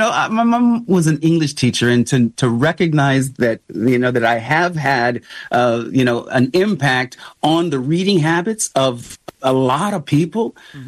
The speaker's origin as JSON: {"language": "English", "country": "United States", "said": "specifically in the way I see myself as an American. I've always known that I'm an American"}